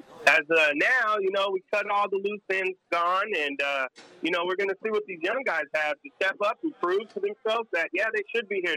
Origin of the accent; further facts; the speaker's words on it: Las Vegas, Nevada, United States; I'm from Vegas. You know a jacuzzi's going up in that room.